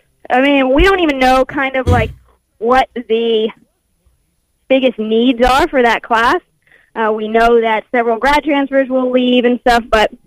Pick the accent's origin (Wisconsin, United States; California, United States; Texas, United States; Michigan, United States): Texas, United States; Houston; I'm from Houston. That means nothing to me.